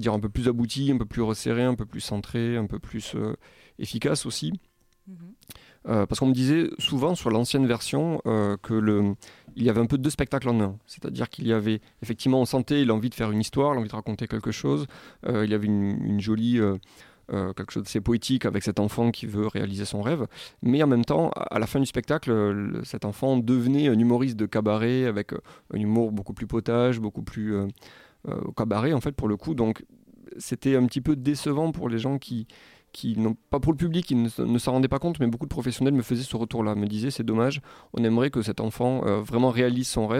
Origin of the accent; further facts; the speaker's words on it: Béziers, Occitanie, France; je suis donc originaire de Béziers.